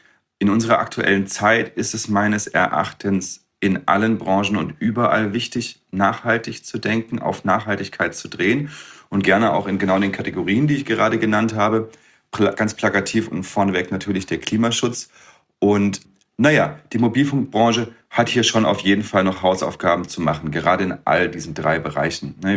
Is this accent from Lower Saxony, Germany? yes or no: no; Freiburg, Baden-Württemberg, Germany; ich komme aus Freiburg, bin von Haus aus Ingenieur